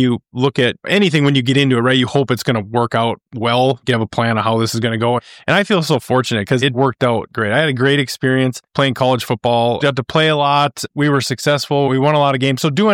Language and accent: English; Cannon Falls, Minnesota, United States; We grew up in Cannon Falls, Minnesota.